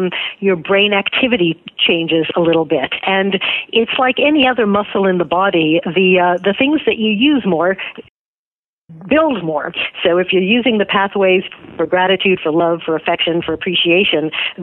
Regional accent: United States; born there; heck, I was born in America, you know, and not in poverty in some impoverished land.

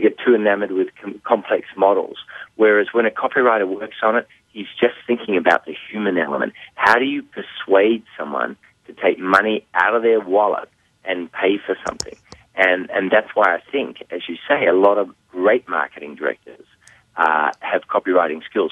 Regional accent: Australia; accent: Australian; That's my Australian accent.

